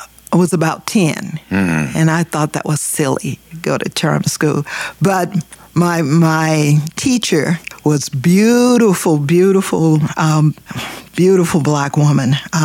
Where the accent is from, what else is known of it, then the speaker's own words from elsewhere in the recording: Anadarko, Oklahoma, United States; born there; I was born in Anadarko, Oklahoma.